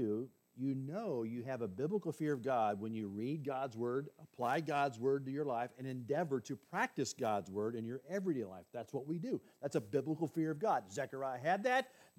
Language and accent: English; Missouri, United States; I'm from Missouri."